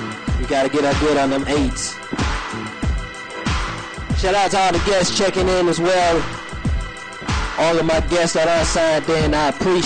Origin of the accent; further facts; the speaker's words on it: Atlanta, Georgia, United States; going down right here in my hometown of ATL.